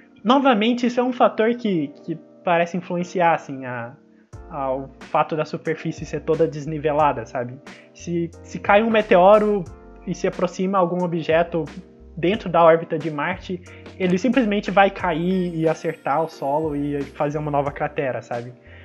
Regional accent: Minas Gerais, Brazil; eu sou mineiro, pra quem não sabe.

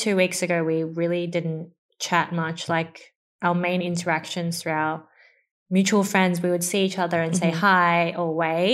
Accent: Hong Kong; born there; I was born in Hong Kong, which is a special administrative region now of China. I would say I'm honky, but then if you're being really like, I'm Chinese Australian, right?

